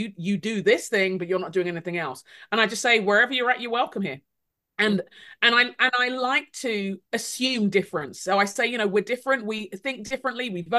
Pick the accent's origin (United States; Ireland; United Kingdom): United Kingdom; London; that's more to do with me being a Londoner, nothing to do with anything, the event.